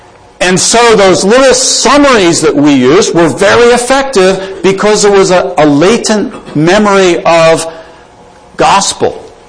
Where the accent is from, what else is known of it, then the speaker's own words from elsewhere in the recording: United States; When I grew up in America, we still regarded ourselves basically as a Protestant nation.